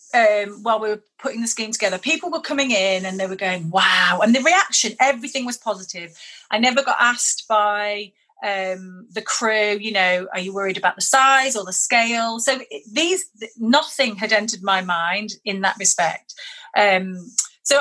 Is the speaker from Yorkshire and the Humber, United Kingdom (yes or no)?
yes; Leeds, Yorkshire and the Humber, United Kingdom; I'm from Leeds